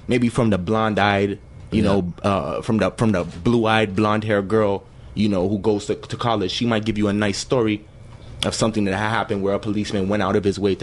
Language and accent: English; Montreal, Quebec, Canada; in certain neighborhoods like me, I'm from Elmhurst, St. Jack Street, NDG, you know.